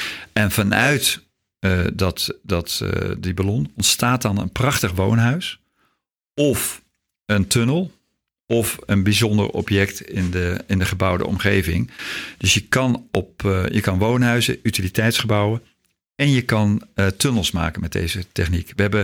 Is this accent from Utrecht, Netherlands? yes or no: yes; Soest, Utrecht, Netherlands; Ik kom uit Soest.